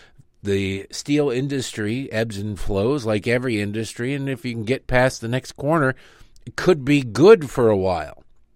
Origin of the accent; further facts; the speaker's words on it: Detroit, Michigan, United States; It reminds me of in the 80s when growing up in Detroit, the auto industry was in the toilet.